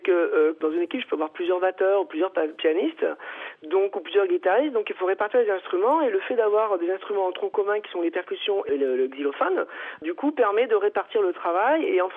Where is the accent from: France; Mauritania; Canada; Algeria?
France; Auvergne-Rhône-Alpes; Et puis moi, je suis originaire de l'Ardèche du Sud.